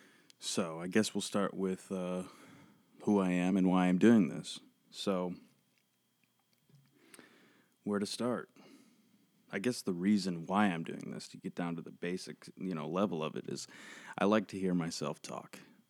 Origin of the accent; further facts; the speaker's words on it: Midwest, United States; now in Los Angeles, United States; I live in California, LA specifically, and I'm originally from Michigan, Indiana, the Midwest area, kind of bounced around there.